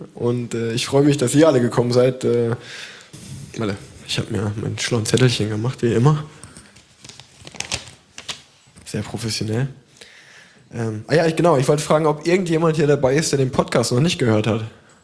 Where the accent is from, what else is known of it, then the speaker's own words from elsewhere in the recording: Cologne, North Rhine-Westphalia, Germany; Wir kommen aus Köln, eigentlich.